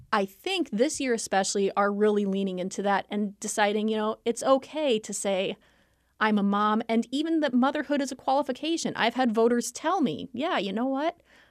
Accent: Titonka, Iowa, United States; I didn't grow up in Titonka. I grew up in the outlying areas. I grew up on a farm outside of Titonka.

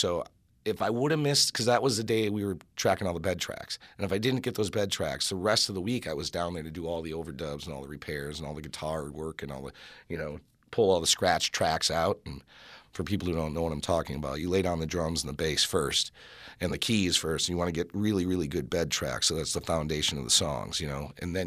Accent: Oconomowoc, Wisconsin, United States; And I've got the longest name in the world, and I'm from Oconomowoc, Wisconsin.

